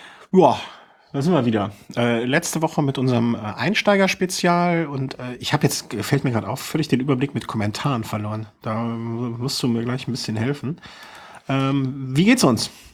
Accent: Cologne, North Rhine-Westphalia, Germany; muss ich als Kölner sagen. Mehr, Lokalpatriotismus, mehr nicht.

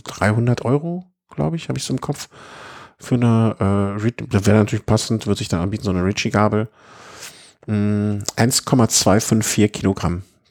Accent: Cologne, North Rhine-Westphalia, Germany; für mich als Kölner auch

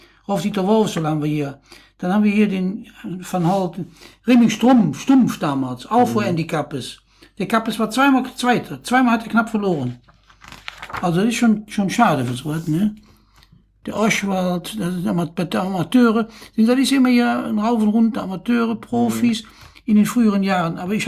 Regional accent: Cologne, North Rhine-Westphalia, Germany; als Kölner hier

